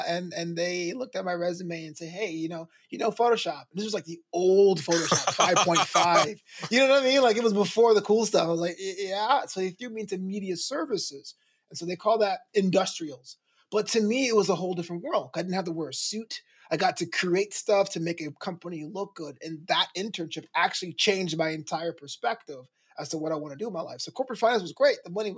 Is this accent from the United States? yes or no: yes; New York, United States; I grew up in New York where WWF was the local federation because back then they were like territories and stuff.